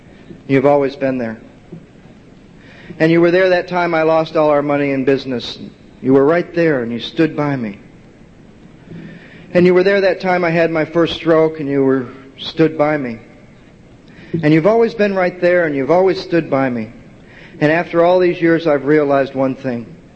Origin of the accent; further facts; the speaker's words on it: Santa Monica, California, United States; I'm from Santa Monica, California.